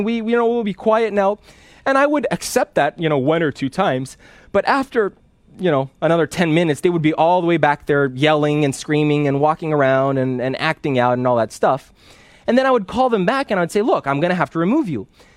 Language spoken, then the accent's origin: English; Brazil; I'm from Brazil, and I know that in Brazil, they're also going through a very difficult time right now.